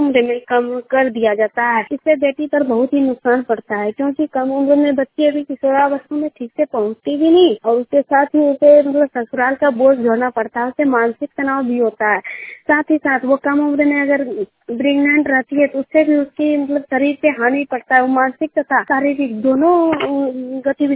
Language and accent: Hindi; Bhisago, Jharkhand, India; मैं भिसागो से हूँ और गोड्डा जिला से हूँ।